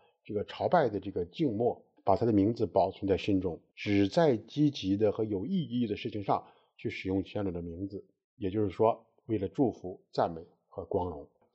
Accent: China; 我们中国人起名字的时候呢可是可起好可起坏啊

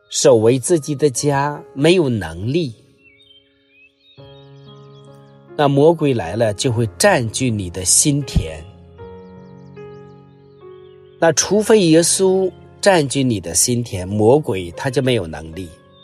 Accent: China; 我们中国人有一个词说叫六神无主

